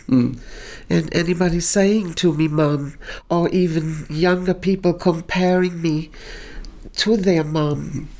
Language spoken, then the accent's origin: English; Berlin, Germany; English is a second language; Well, you know, I am from Berlin.